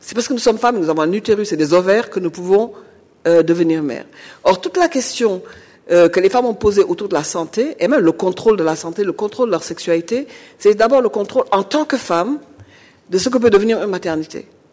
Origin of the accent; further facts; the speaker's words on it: Senegal; Moi, mon identité culturelle, elle est multiple. Hein. Je suis africaine, je suis sénégalaise, je suis musulmane